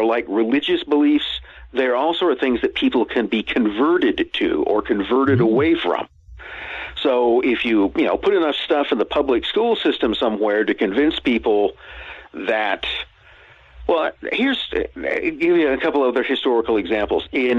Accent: California, United States; born there; now in Idaho, United States; I was born in California. I live in Idaho. I am, you know, and actually come from people who lived in the West before that.

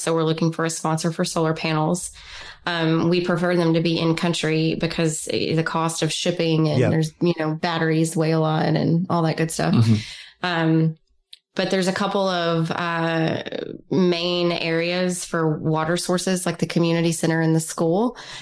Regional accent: Texas, United States; Chris, I was raised in Texas, and that's not the case. I was raised to Texas.

